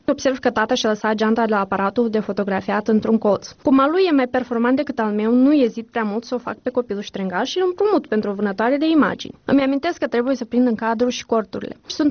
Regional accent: Chișinău, Moldova; moved away

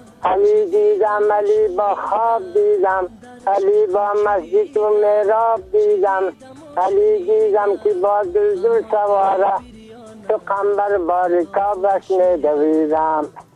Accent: Dasht-e Safid, Bamyan, Afghanistan; قریه ما دشت سفید، ولسوالی ما کامل، ولایت ما بامیان. یعنی

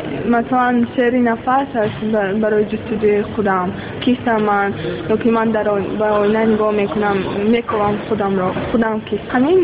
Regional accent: Tajikistan; بسیار الهام قیمتی من زمینی تاجیکستان زمینی وطنم

